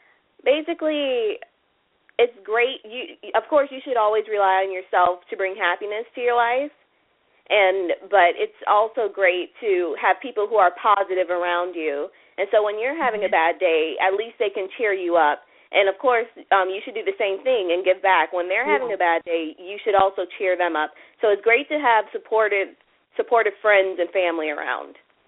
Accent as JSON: {"language": "English", "town": "Pensacola", "region": "Florida", "country": "United States", "said": "I'm from Pensacola, Florida."}